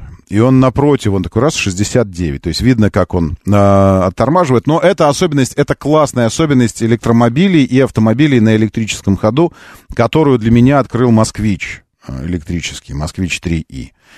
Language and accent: Russian; Moscow, Russia; Я же москвич